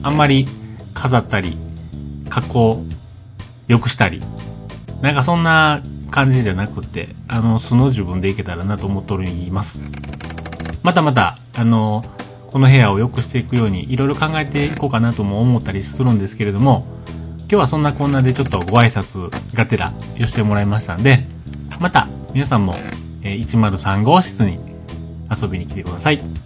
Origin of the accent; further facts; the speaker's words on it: Kyoto, Japan; 京都から来ました